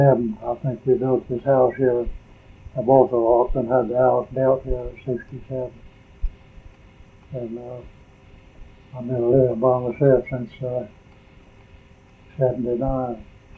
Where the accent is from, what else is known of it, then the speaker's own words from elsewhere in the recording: Hunt, Texas, United States; born there; I was born in Kirk County. In Hunt, Texas, in Kirk County. 1902. And today I'm 95 years old.